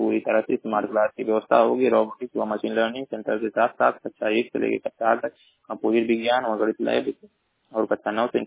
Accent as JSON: {"language": "Hindi", "town": "Maharajganj", "region": "Uttar Pradesh", "country": "India", "said": "मैं जिला महाराज का निवासी हूँ।"}